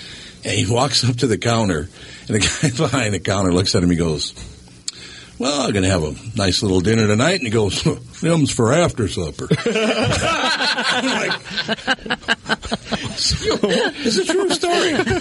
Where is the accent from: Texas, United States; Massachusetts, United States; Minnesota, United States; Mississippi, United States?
Minnesota, United States; Now, I'm from Minnesota. I don't know anybody in the city of Jacksonville, Florida.